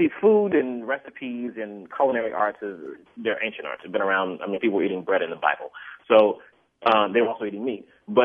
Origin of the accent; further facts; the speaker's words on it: Tacoma, Washington, United States; I grew up in Tacoma, Washington, Pacific Northwest.